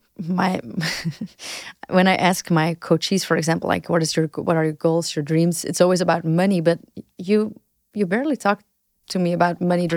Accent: Antwerp, Flanders, Belgium; English is a second language; but I'm from Antwerp. Ik ben van Antwerpen, dus ik mag dit zeggen.

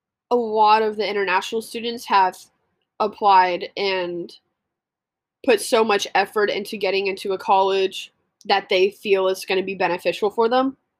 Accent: United States; I'm an American. I am privileged enough to live in a country where we have pretty good education.

